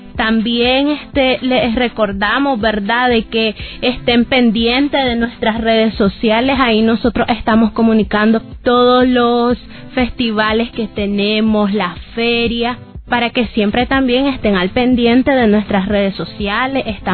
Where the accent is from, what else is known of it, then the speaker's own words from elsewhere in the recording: Nicaragua; Estamos contentos, Noelia, en estas fechas tan importantes que celebramos como nicaragüenses, que es la independencia de Centroamérica, y Nicaragua conmemora sus fiestas patrias en este septiembre victorioso